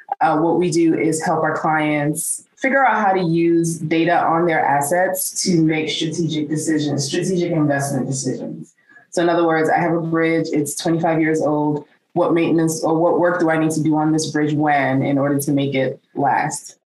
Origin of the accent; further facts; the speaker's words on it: Ghana; moved away as an adult; now in United States; I'm originally from Ghana. I came to Smith directly from Ghana